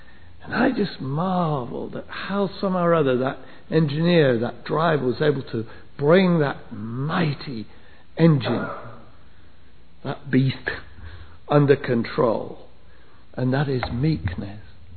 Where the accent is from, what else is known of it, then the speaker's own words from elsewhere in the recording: England, United Kingdom; When I was a boy growing up in England, I used to love to see those old steam trains.